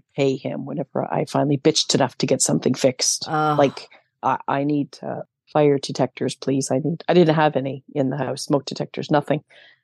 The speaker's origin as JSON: {"language": "English", "country": "Canada", "said": "I'm Canadian. Listen to me. I'm clearly Canadian."}